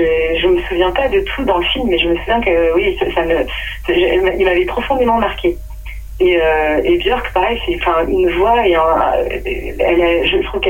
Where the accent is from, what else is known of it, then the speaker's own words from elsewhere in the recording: Bourg-lès-Valence, Auvergne-Rhône-Alpes, France; Donc, j'ai grandi à Bourg-les-Valence dans la Drôme.